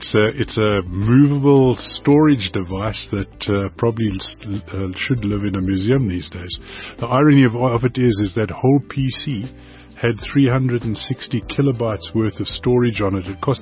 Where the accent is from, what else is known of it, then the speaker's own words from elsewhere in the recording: Cape Town, Western Cape, South Africa; we grew up in Cape Town.